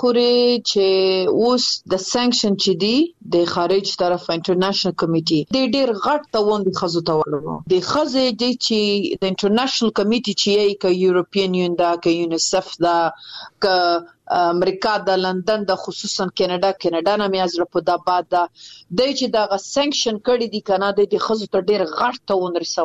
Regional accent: Afghanistan; په افتخار يم چې زه د افغانستان يم، زه د وطن يم،

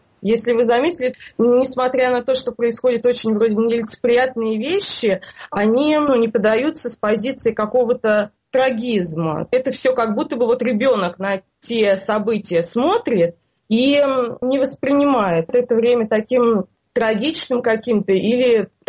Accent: Kineshma, Ivanovo Oblast, Russia; В принципе, я не из Иванова, я из Кинешмы. Это находится примерно вот в 2 часах езды от Иванова. То есть это прямо вот такая настоящая провинция.

